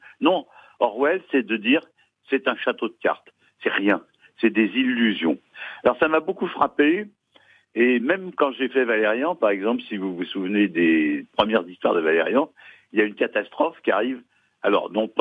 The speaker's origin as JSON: {"language": "French", "country": "France", "tie": "born or raised there"}